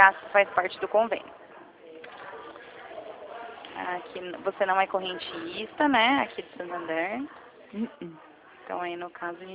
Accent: São Paulo, Brazil; Eu sou aqui do interior de São Paulo, né?

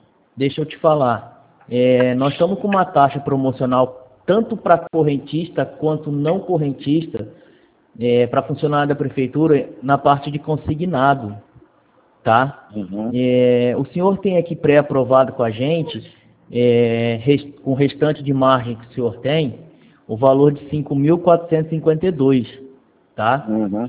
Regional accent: Votuporanga, São Paulo, Brazil; É que eu sou aqui de Votuporanga mesmo, tá?

